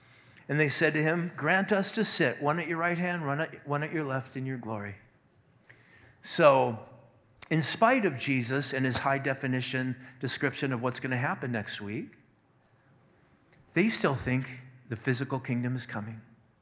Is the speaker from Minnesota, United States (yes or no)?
yes; Moose Lake, Minnesota, United States; You know, I remember growing up in Moose Lake, there on 415 Douglas Avenue, Moose Lake, Minnesota.